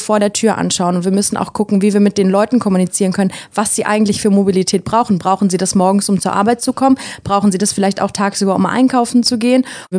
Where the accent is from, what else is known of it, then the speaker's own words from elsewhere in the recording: North Rhine-Westphalia, Germany; Ich komme vom Land quasi, aus der Nähe von Bielefeld. Da fahren tatsächlich sehr viele Busse und Bahnen. Dann kam ich nach Niedersachsen